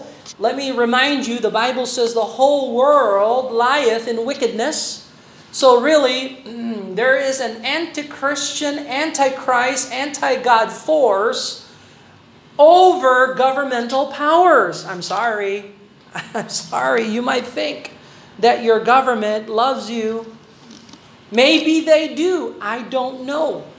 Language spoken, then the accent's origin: English; Philippines; Let me remind you, that is one of our constitutional rights as a Filipino.